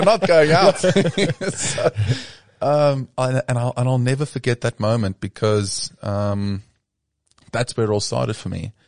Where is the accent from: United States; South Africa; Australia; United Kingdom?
South Africa; So yeah, as a South African, we have to learn to travel if you want to play European Tour